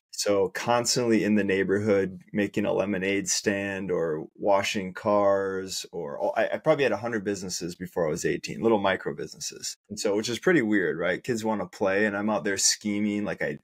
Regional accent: Minnesota, United States; Yeah, I grew up in a suburb and then went to school at the U in M

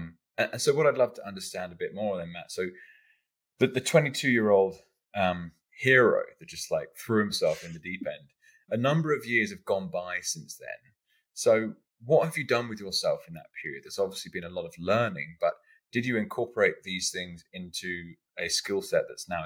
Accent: London, United Kingdom; okay, so I grew up in and around London.

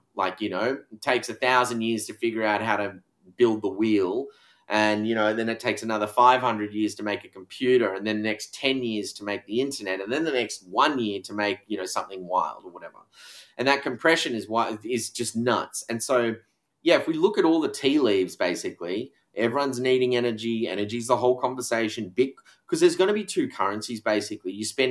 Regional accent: Australia; just because I got born in Australia, I got lucky.

